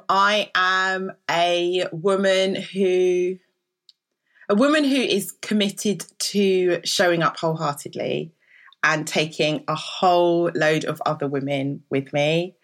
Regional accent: London, United Kingdom; I grew up in West London, kind of Northwest London, which is really, really diverse.

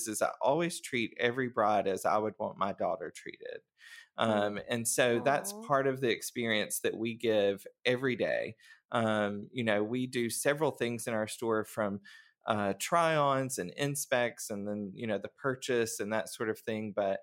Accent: Hartsel, Colorado, United States; And did some training with them for about a year and then came back home. Hartsel is my hometown.

